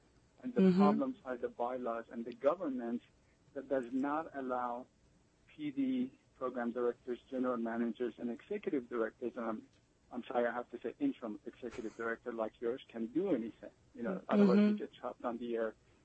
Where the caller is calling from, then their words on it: Los Angeles, California, United States; I'm calling from Los Angeles.